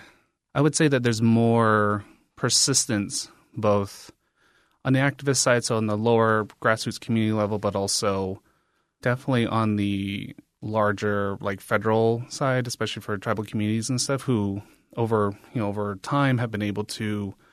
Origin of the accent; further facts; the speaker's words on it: United States; I'm Native American myself. I'm a member of the Navajo Nation.